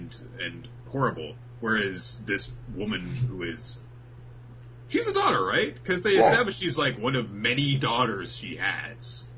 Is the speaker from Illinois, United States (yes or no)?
no; Florida, United States; Look, I'm from Florida. We say caramel down here.